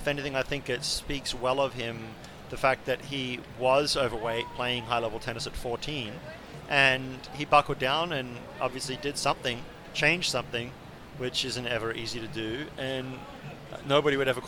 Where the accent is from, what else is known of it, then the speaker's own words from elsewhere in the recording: Australia; Like, to as a junior growing up in Australia, to go and play any of the big, really tough tournaments against other international players, you have to be on a plane for at least 13 or 14 hours.